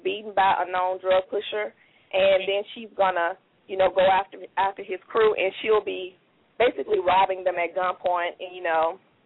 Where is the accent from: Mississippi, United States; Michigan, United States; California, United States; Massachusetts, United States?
Mississippi, United States; now in Indiana, United States; Well, I'm originally from Mississippi, but I live in Indiana. I have been here for some years now.